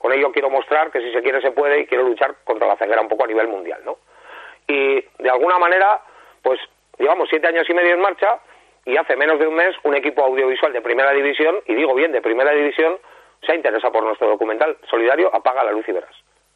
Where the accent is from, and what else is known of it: San Sebastián, Basque Country, Spain